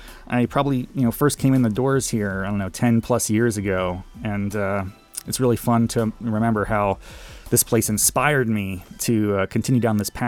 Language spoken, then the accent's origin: English; West Virginia, United States; Yeah, so I'm originally from West Virginia, rural America, grew up in the 80s